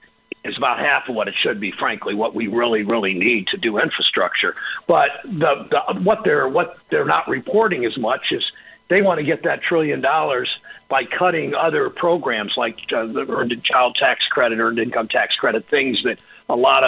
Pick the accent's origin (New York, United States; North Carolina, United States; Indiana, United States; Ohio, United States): Ohio, United States; Mansfield; I grew up in Mansfield, as I said on the show, and there's like a Mansfield Tire and a Westinghouse